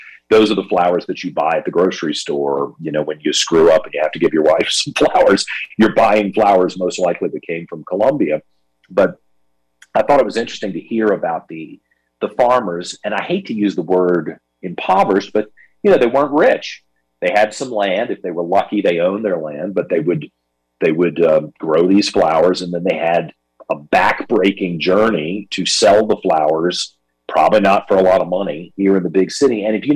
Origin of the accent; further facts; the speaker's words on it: Richmond, Virginia, United States; But one of my observations coming back, and remember, Richmond's my hometown, so I hope you'll take this as a critique rather than an ugly criticism from some out-of-town person who doesn't like you.